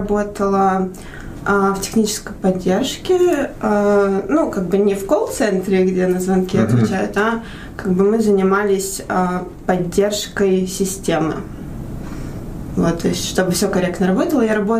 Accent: Moscow, Russia; я из Москвы.

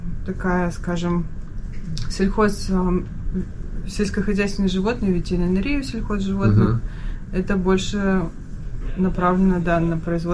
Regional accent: Perm, Perm Krai, Russia; moved away as an adult; now in Saint Petersburg, Russia; Родом я из Перми, то есть я родилась и выросла в Перми

